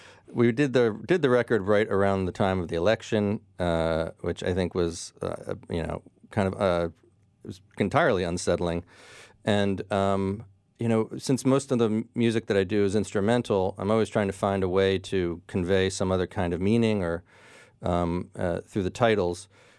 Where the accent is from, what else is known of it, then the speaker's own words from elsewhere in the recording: New Jersey, United States; now in New York, United States; So I moved to New York from New Jersey, where I originally grew up, in the mid-90s